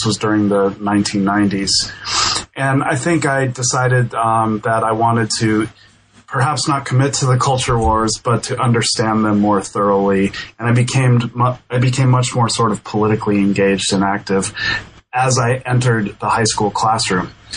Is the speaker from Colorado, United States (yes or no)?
yes; Denver, Colorado, United States; So I grew up in Denver and I went to University of New Mexico.